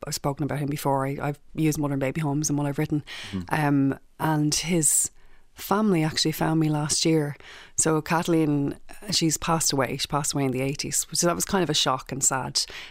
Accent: Belcamp, Leinster, Ireland; I grew up in Belcamp, so we just didn't have money.

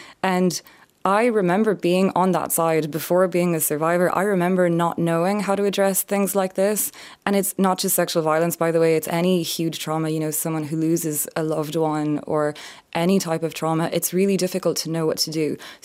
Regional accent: France; now in Ireland; And you'd never tell from my accent, I'm French, my mom is French.

